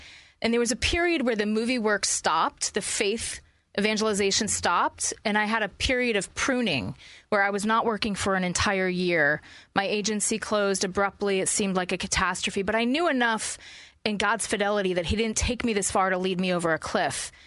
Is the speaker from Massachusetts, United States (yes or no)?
yes; Boston, Massachusetts, United States; Well, I grew up in Boston, a suburb of Boston, and, you know, faithful Catholic.